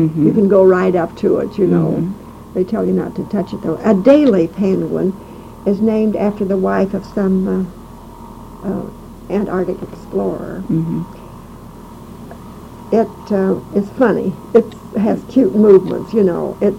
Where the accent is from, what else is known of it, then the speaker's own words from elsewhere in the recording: Denver, Colorado, United States; And I grew up in the Rocky Mountains, and I was in Denver, where there was always a great deal of snow, and I liked snow and cold weather.